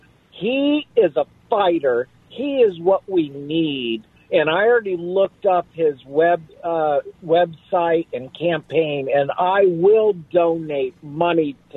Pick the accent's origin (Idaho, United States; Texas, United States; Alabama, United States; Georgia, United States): Georgia, United States; Atlanta; I was raised in Atlanta, Georgia.